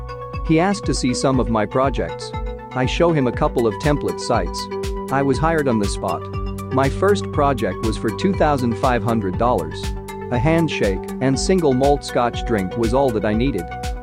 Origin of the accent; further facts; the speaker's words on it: Louisville, Kentucky, United States; born there; I was born in Louisville, Kentucky.